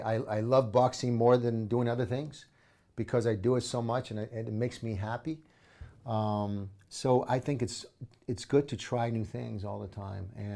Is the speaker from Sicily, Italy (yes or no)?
no; Rome, Lazio, Italy; English is a second language; now in United States; I came from Rome, we came here as a family, you know, the first time we came to America on a green card. We ran out of money, so we had to move back to Italy